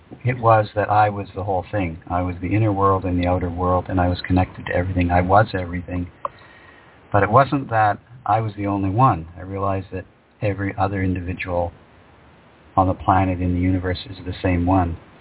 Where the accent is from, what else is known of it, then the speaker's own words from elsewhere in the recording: Thunder Bay, Ontario, Canada; So first off, I'm a northern guy, just like you. I grew up in Thunder Bay.